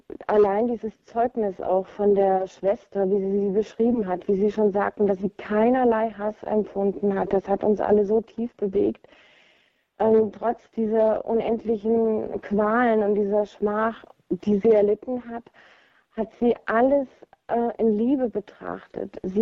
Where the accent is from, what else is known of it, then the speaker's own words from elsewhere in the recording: Steinau an der Straße, Hesse, Germany; ich komme aus der Nähe von Steinau an der Straße. Das liegt ungefähr 30 Kilometer südlich von Fulda.